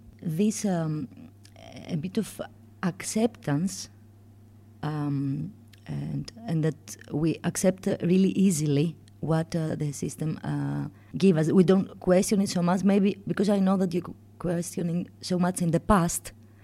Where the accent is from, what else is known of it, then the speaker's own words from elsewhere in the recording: Athens, Attica, Greece; English is a second language; I'm from Athens, Greece.